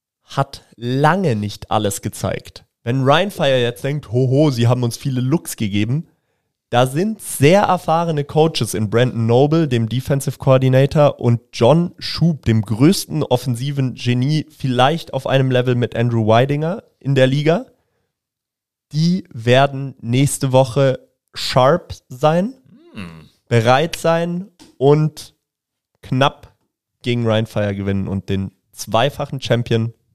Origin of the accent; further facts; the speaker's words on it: Baden-Württemberg, Germany; Ich bin Badener